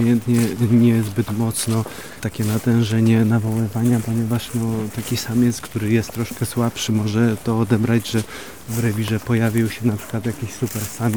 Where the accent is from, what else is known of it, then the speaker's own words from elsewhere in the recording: Lesser Poland, Poland; Jestem spod Proszowic z Małopolski.